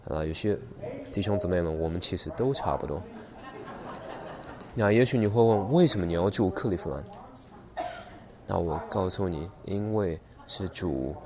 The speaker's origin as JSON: {"language": "Chinese", "town": "Chicago", "region": "Illinois", "country": "United States", "tie": "born or raised there", "said": "知道我在芝加哥长大的，芝加哥是一个非常腐败的地方。"}